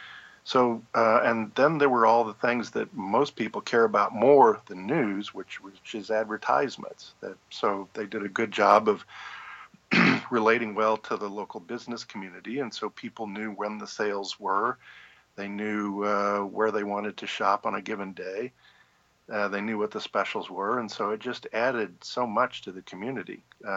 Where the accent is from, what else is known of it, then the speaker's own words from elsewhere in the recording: Kansas, United States; I grew up in Washington County, which is on the border with Nebraska, more or less north, a little northwest of Manhattan.